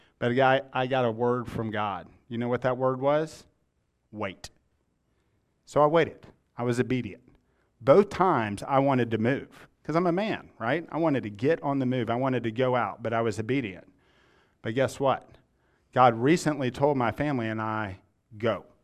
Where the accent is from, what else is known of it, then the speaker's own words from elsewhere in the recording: Atlanta, Georgia, United States; I'm from Atlanta, but my wife's from Birmingham.